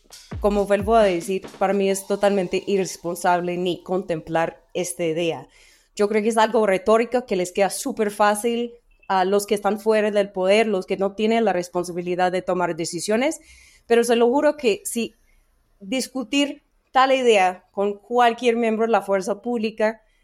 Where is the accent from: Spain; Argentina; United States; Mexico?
United States; Spanish is a second language; yo soy de Estados Unidos, mi país